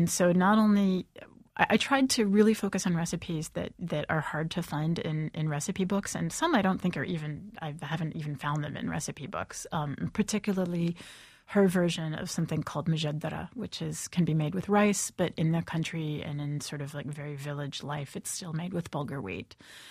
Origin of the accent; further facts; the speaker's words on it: United States; you wouldn't want to be, you know, shouting the fact that you're an American.